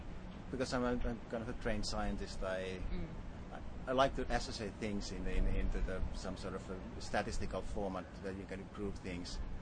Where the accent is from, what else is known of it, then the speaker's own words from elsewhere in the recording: Finland; English is a second language; Yeah, I come from Finland, and you know, Finland is ice covered most of the time of the year.